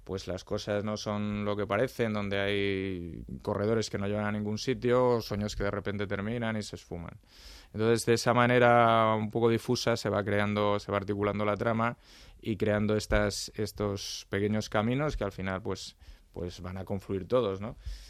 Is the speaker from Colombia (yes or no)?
no; Madrid, Community of Madrid, Spain; Yo soy de Madrid, sí. Mi familia nuclear, digamos, va bien, mis padres, mi hermana y tal, vivíamos en Pacífico y mis abuelos en Cuatro Caminos.